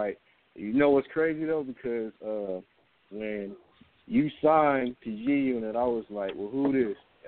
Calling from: Georgia, United States; I'm calling from Georgia, really.

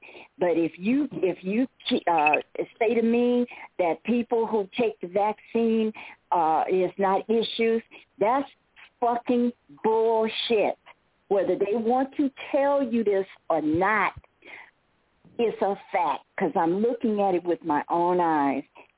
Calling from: Tucson, Arizona, United States; I'm calling from Tucson, Arizona, and I'm in a facility, a rehab nursing home.

